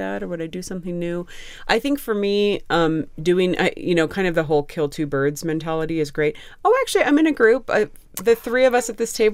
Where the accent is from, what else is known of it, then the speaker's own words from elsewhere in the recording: San Jose, California, United States; also born or lived in Mountain View; now in Colorado, United States; That is my home. I grew up in San Jose in Mountain View, so you are in my stomping grounds.